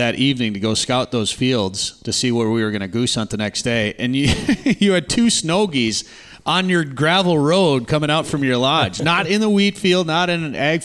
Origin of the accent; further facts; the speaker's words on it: Minnesota, United States; also born or lived in North Dakota; I lived in North Dakota for a while, but I grew up in Minnesota, and we grew up going up the Gunflint Trail, and that, to me, is moose country.